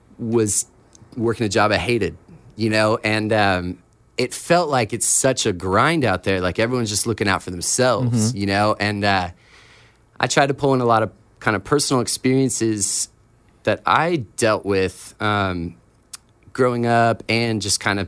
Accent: California, United States; I grew up in the Inland Empire.

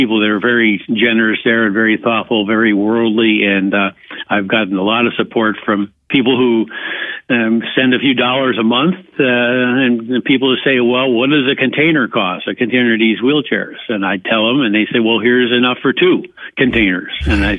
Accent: Ohio, United States; also born or lived in Albany; Well, my parents, we moved to Ohio from New York area. I was born in Albany

